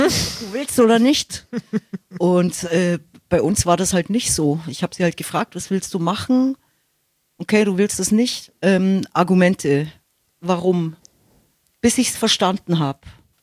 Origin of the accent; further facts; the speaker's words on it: Munich, Bavaria, Germany; Das ist meine Heimat.